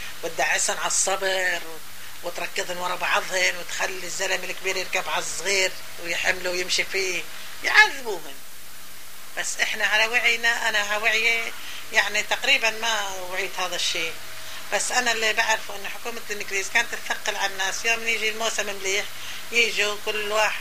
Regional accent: Saffuriya, Palestine; moved away; لما احنا طلعنا من فلسطين وتركناهن بالدير احنا كنا يعني معاملتنا بصفوري

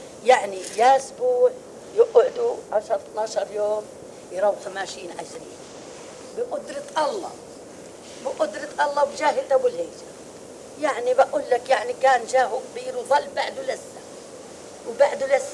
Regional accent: Palestine; moved away; ولجأنا هاللجأة يا حبيب قلبي ولجأنا يا ريت ليكون ما طلعنا من فلسطين يا ريت

